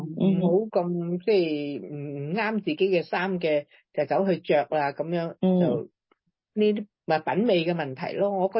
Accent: China; 我哋中国人嘅习俗系咁样噶嘛

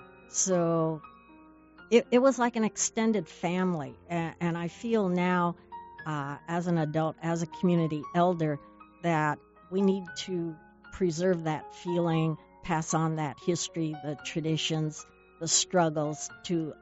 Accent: United States; First of all, I am American born and raised. I am not international.

